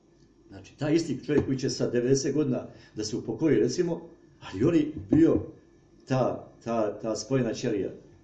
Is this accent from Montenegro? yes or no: yes; Montenegro; kod nas u Crnoj Gori znate to, neko bude šta hoće, samo da bude muško, znate.